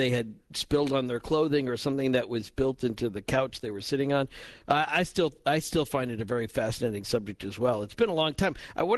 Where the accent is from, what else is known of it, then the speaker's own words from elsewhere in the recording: Illinois, United States; I grew up in just outside of Chicago when I was young, and that's that we had a green stamp redemption center in Evanston